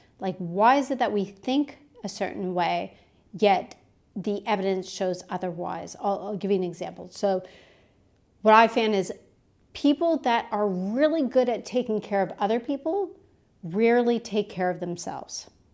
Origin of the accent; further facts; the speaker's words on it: Canada; now in Perth, Australia; I am Canadian originally. I live in Perth, Australia.